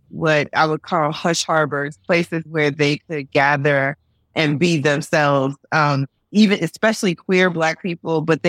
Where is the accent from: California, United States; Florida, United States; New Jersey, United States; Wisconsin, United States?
Florida, United States; And I'm a Southerner as well. I should say I'm from Florida.